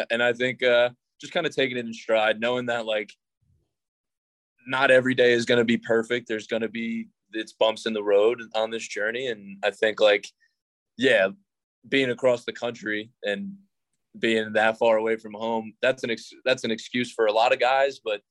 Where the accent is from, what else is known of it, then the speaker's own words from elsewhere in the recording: New York, United States; I'm from New York, so.